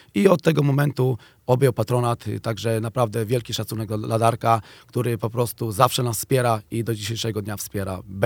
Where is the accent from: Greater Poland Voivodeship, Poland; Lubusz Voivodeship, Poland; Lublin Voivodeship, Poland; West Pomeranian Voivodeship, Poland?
West Pomeranian Voivodeship, Poland; Stepnica; ja też pochodzę ze Stepnicy